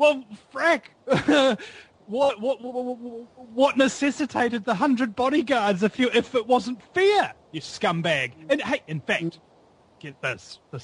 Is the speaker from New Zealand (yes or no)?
yes; New Zealand; And as a New Zealander, I don't know whether or not people actually give a flying F about what happens down here